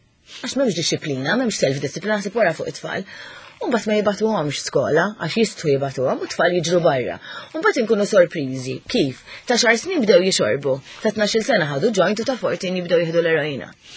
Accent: Southern Region, Malta; Jiena wkoll niġu minn naħat isfel ta' Malta, però din li ngħidu I'm proud

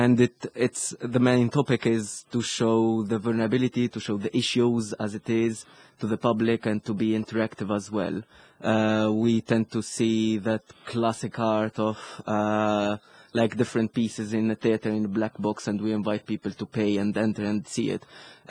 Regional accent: Tunisia; now in Malta; I'm from Tunisia, 27 years old. I'm an artist and an activist, both in Tunisia and in Malta.

